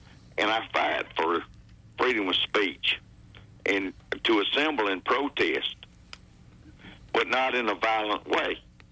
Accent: Marbury, Alabama, United States; now in Montgomery, United States; And I've been living in Montgomery for 23 years, and I grew up in Marbury.

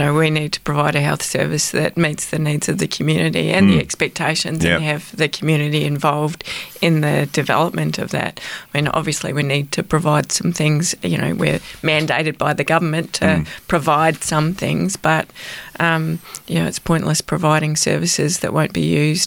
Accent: New Zealand; now in Apollo Bay, Australia; I grew up in New Zealand, so driving windy roads, you know, is something that I'm used

